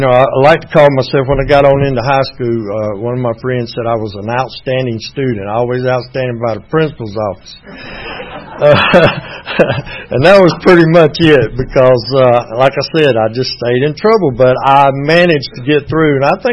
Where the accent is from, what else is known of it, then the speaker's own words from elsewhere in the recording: Greenwood, South Carolina, United States; born there; I was born in 1949. That makes me 63. I'm done. I was born in Greenwood, South Carolina.